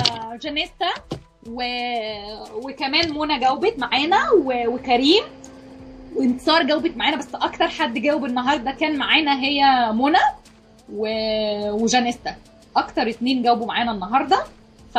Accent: Egypt; يعني احنا مصريين بجد يعني

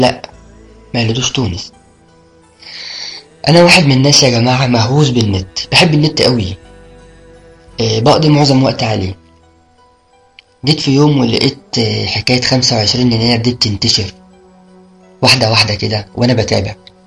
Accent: Egypt; انا حسيت ان انا بتشرف ان انا شاب مصري

